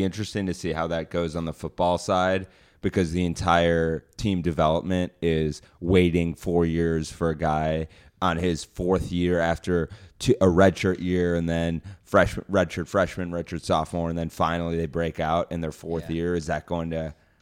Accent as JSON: {"language": "English", "town": "Atlanta", "region": "Georgia", "country": "United States", "tie": "born there", "said": "I was born in Atlanta Hospital."}